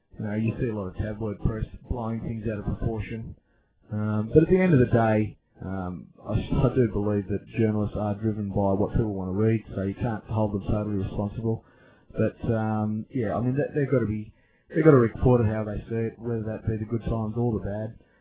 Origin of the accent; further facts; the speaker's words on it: Australia; Being an Aussie bloke, I've always loved cricket. I played it as a young bloke